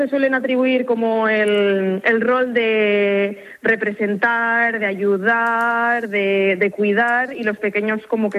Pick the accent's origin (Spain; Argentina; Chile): Spain; Segovia, Castile and León; No, yo soy de Segovia y voy y vengo.